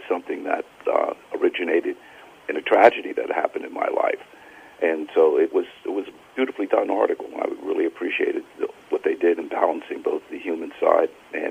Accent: Bronx, New York, United States; I was the oldest of four children, and I grew up in the Bronx, New York.

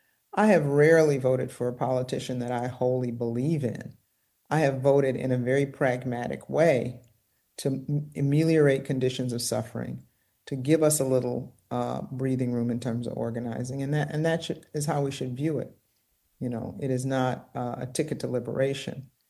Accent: Detroit, Michigan, United States; in my day, and I grew up in Detroit in the 1970s, there was a lot of talk of revolution.

